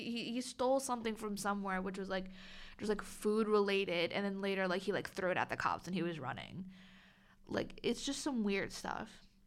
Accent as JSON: {"language": "English", "region": "New Jersey", "country": "United States", "said": "I'm from the South Jersey, Philly area."}